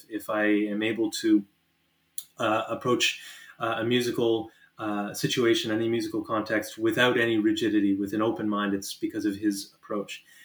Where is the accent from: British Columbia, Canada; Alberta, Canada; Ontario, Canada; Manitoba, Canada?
Ontario, Canada; Niagara Falls; So I am a Niagara local originally. I grew up in Niagara Falls